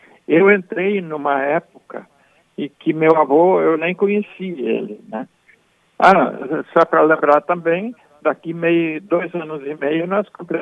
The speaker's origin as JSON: {"language": "Portuguese", "town": "Arroio do Meio", "region": "Rio Grande do Sul", "country": "Brazil", "tie": "born or raised there", "also_born_or_lived": "Paverama", "said": "neto de colono. Meu pai trabalhava na roça, eu nasci em Paverama e saí de lá. Eu sou meio cigano, sabe? Eu saí de lá com 7 anos de idade, fui para Arroio do Meio, que é outra cidadezinha"}